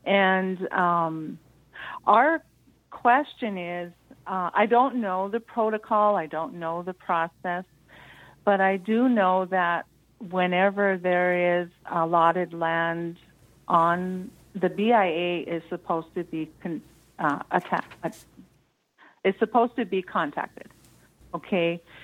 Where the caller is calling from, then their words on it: Belcourt, North Dakota, United States; Well, I'm calling from the Turtle Mountains in Belcourt, North Dakota.